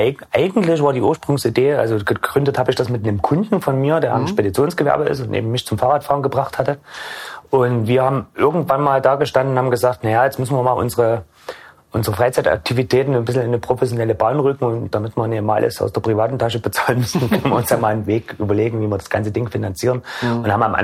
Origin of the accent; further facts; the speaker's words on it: Chemnitz, Saxony, Germany; also born or lived in Radebeul; Nein, nicht gebürtiger. Ich bin gebürtiger Radebeuler, bin aber mit 5 Jahren in Chemnitz eingebürgert worden.